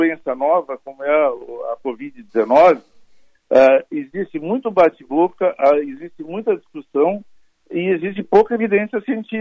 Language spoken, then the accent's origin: Portuguese; Rio Grande do Sul, Brazil; tenho familiares aí, tenho vínculos, enfim, sou gaúcho e amo o Rio Grande do Sul e os gaúchos e as gaúchas